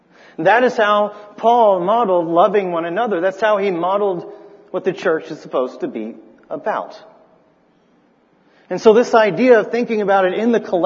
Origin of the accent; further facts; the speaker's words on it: Noonan, Georgia, United States; I mean, I'm from Noonan, Georgia. I'm from 2 hours north of here.